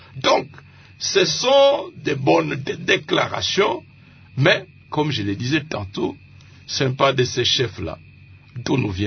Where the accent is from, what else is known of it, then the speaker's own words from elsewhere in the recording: Kanyabayonga, North Kivu, DR Congo; Oh, je viens de Kanyabayonga.